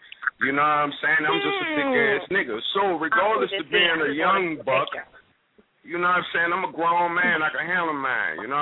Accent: Louisiana, United States; You know I'm from Louisiana. This the swamp boys around here.

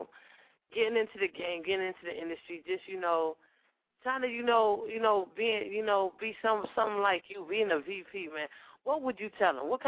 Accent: New York, United States; now in Washington, United States; I'm African. I'm Nigerian, uh-huh. But I'm from New York. But I live in D.C.

